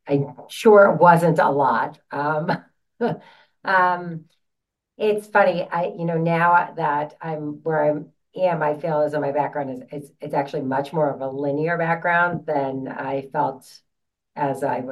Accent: Boston, Massachusetts, United States; accent: Boston; if I'm a little tired, my Boston accent comes out very, very strong.

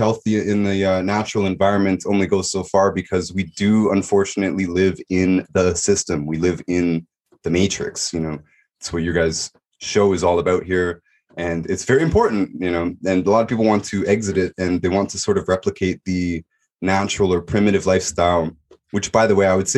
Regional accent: Toronto, Ontario, Canada; You know, I'm from Toronto. You can't do that in Toronto.

